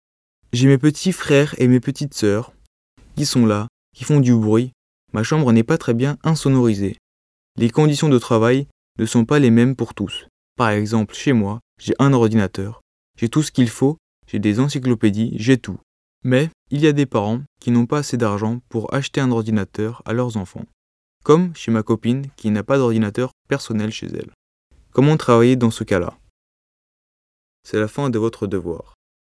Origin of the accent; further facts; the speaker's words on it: Marseille, Provence-Alpes-Côte d'Azur, France; also born or lived in Paris; now in Lyon, France; Non, je suis originaire de Marseille. Ensuite, ma famille a déménagé à Paris et finalement, nous nous sommes installés ici.